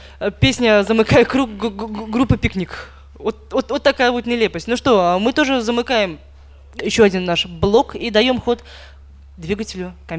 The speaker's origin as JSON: {"language": "Russian", "town": "Norilsk", "region": "Krasnoyarsk Krai", "country": "Russia", "tie": "born or raised there", "said": "Норильск, да, мой родной город."}